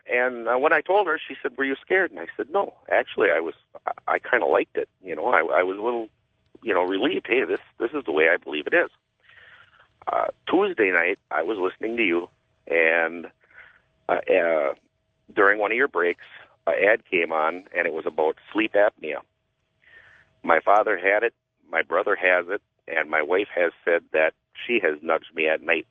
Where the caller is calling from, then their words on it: Menasha, Wisconsin, United States; from Menasha, Wisconsin.